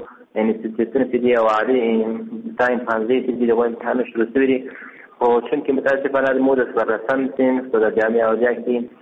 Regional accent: Ghazni, Afghanistan; د غزنی ولایت اوسیدونکی یم او د غزنی د جمعیت عربی او د محصلینو څخه یم

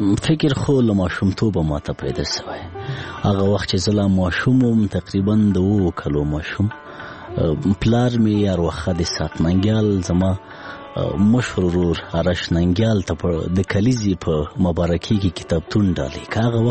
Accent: Laghman, Afghanistan; زه په لغمان کې پیدا شوم، په لغمان کې را لوی شوم، ښوونځی مې په لغمان کې لوستې

